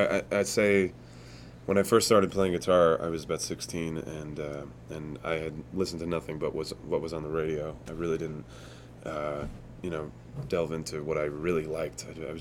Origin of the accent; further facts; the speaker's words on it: Bronx, New York, United States; No, I grew up in Riverdale, which is which has its you know, middle class areas, and it has its upper class areas.